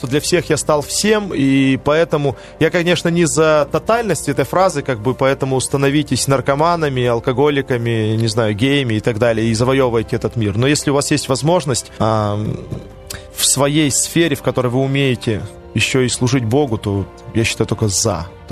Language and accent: Russian; Russia; я из России.